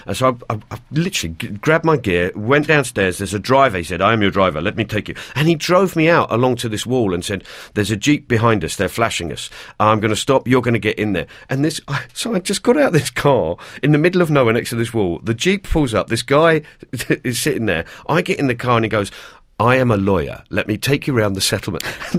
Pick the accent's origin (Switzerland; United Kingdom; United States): United Kingdom; London; accent: Cockney; the soldiers must have heard me talking and heard my accent.